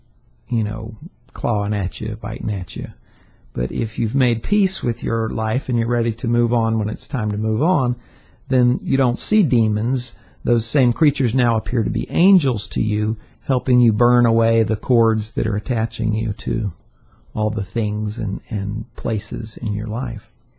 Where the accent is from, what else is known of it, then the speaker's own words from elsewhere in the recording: Atlanta, Georgia, United States; I grew up in Atlanta, and I had somewhere in the back of my mind thought, oh, I'm eventually going to get one of those big old houses in the Druid Hills area